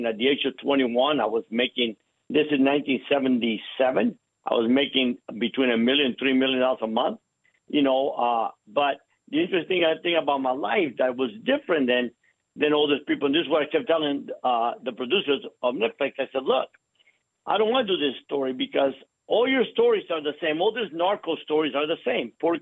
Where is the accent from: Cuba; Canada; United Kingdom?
Cuba; now in United States; We came from Cuba, lost it all, and went hungry in America. And we came from a very wealthy family in Cuba.